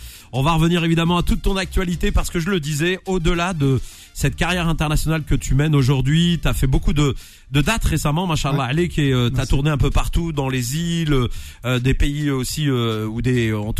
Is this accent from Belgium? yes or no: no; Nantes, Pays de la Loire, France; Moi, je suis Nantais. Je suis Nantais.